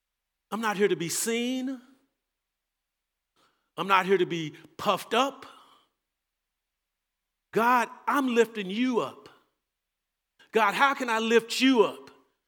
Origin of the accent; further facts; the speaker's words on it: Texas, United States; accent: Texas; excuse my broken English, but my Texas accent